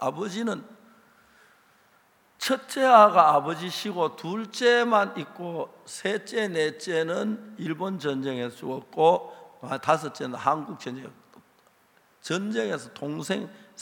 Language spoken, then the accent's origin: Korean; Seonsan, North Gyeongsang, South Korea; now in Daejeon, South Korea; 대전에서 여러 해 살았습니다. 저도 이 교회 옛날에 목사로 있었습니다. 제 고향 경북 선산인데 죄송합니다만은 이제 내가 그 1944년에 제가 태어났어요.